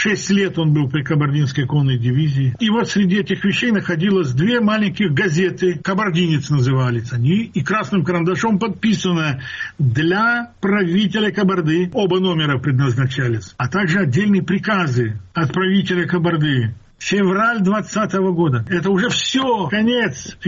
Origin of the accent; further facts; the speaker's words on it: Nalchik, Kabardino-Balkaria, Russia; Я говорю, я из Нальчика.